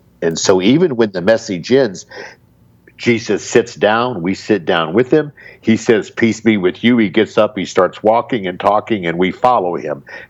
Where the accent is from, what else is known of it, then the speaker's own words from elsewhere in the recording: United States; now in Negril, Jamaica; Now, of course, I live in Negril, Jamaica, and I'm from America, okay? My life is from America.